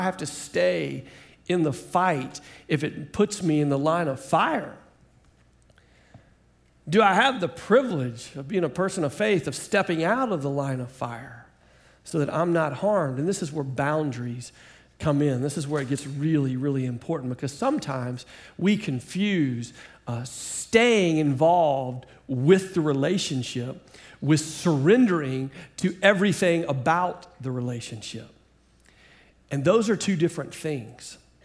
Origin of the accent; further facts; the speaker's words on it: Shreveport, Louisiana, United States; from Shreveport